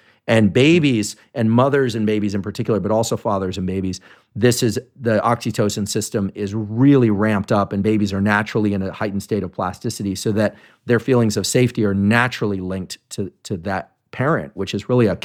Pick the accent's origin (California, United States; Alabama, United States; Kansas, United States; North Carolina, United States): California, United States; I grew up in the Bay Area and I've been down to Esalen